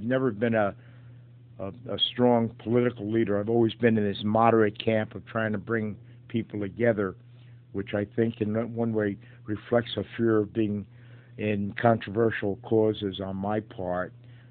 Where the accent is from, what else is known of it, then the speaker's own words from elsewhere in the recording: Newark, New Jersey, United States; I was born in Newark and lived there until age 7, until my parents moved out when my father went bankrupt.